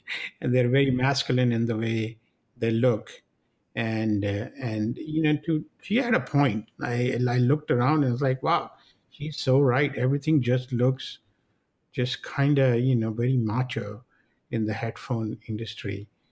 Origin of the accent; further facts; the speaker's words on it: India; I grew up in India and I remember getting one from